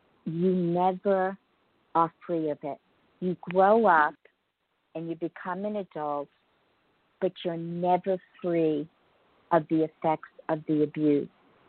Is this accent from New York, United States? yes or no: yes; Merrick, New York, United States; I really painted this beautiful, picture-perfect life growing up in Merrick, and that's what I thought was my home life.